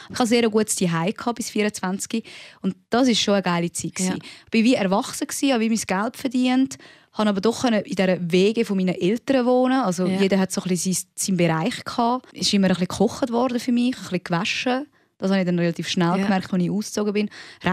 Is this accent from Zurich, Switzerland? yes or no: no; Rapperswil, St. Gallen, Switzerland; Wir sind zu Rappi am See aufgewachsen